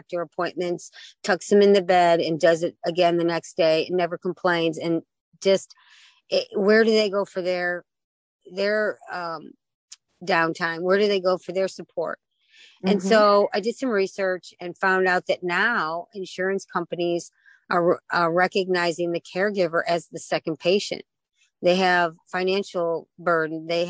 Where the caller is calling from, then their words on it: St. Louis, Missouri, United States; Yeah, St. Louis, Missouri, which is about 4.5 hours from my house in Chicago.